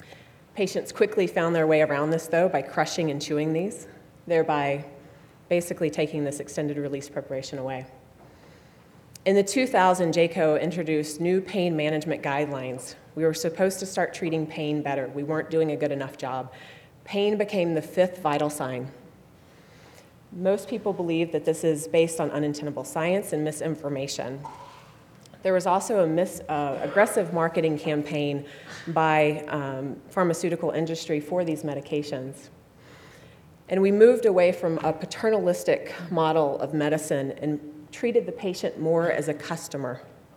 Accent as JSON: {"language": "English", "region": "Virginia", "country": "United States", "tie": "born or raised there", "said": "Born and raised in Virginia, I did my undergraduate training at the University of Alabama in athletic training."}